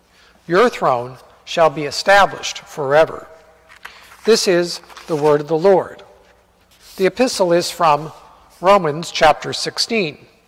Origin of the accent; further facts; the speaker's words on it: San Jose, California, United States; The main river in my hometown, San Jose, California, is named after her.